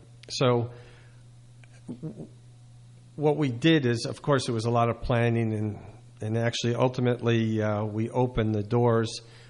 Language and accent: English; New Jersey, United States; also born or lived in Syracuse; I was really raised in New Jersey. I was born in Syracuse, but raised in New Jersey.